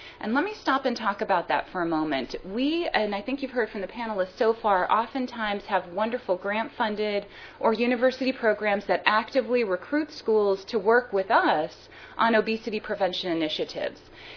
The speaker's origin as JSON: {"language": "English", "region": "North Carolina", "country": "United States", "said": "I come here from North Carolina, the beautiful state there."}